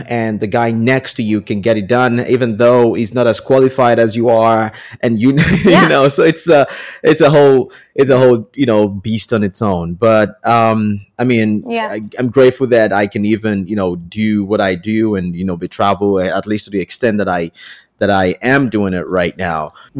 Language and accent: English; South Africa; I mean, as a South African, I reckon there isn't a lot of places you can go.